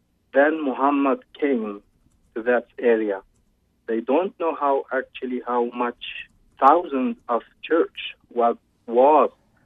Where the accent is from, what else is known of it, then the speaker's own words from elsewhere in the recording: Syria; English is a second language; now in Sweden; Yeah, man, I'm from Sweden. I'm Christian, and I am actually from Syrian. And I live in Sweden now in 15 years.